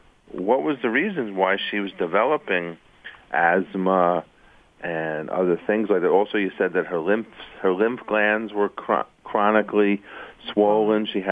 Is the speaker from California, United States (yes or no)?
no; Long Island, New York, United States; also born or lived in Seattle; I remember coming back east, because I'm originally from Long Island, and not finding like any health food stores at all.